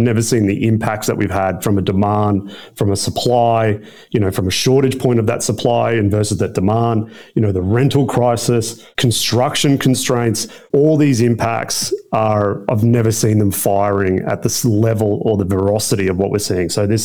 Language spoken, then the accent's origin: English; Logan, Queensland, Australia; I love Logan. I was born and raised in Logan.